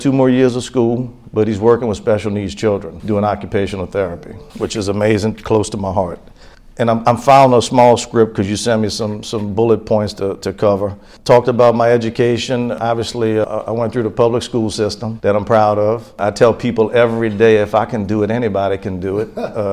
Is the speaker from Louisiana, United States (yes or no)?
yes; New Orleans, Louisiana, United States; now in Slidell, United States; And grew up in New Orleans. You hear people talk about the Ninth Ward. I was born in the Ninth Ward. I'm an implant here in Slidell